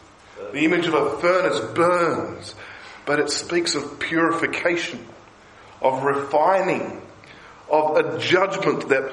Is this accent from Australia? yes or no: yes; Australia; moved away; they'll hear my funny accent and they'll ask where I'm from. And they'll say, are you visiting? I'll say, no, I live here. And they go, why? Why would you want to move from Australia to this place?